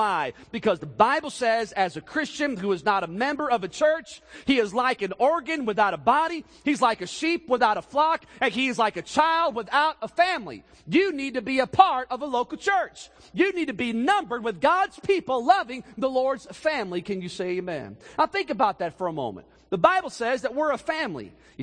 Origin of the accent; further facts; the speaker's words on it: Indiana, United States; This is interesting. I grew up in Indiana.